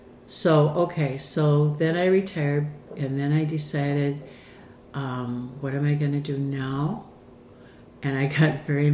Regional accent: Chicago, Illinois, United States; I mean, I was raised in Chicago.

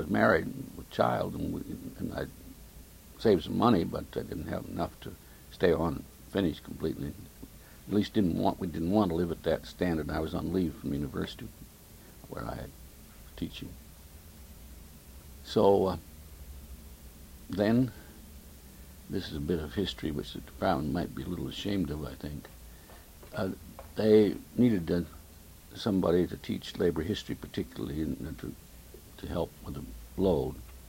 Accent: Maine, United States; He had gone through the files and discovered that I was from Maine.

